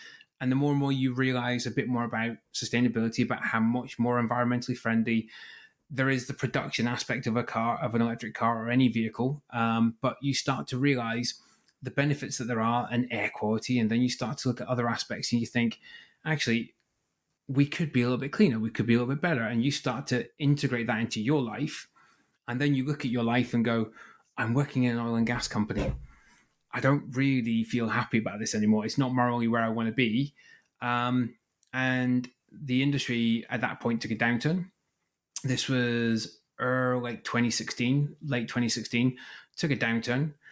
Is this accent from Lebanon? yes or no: no; Aberdeen, Scotland, United Kingdom; I worked in the oil and gas industry, as you guys know, that was my job growing up in Aberdeen.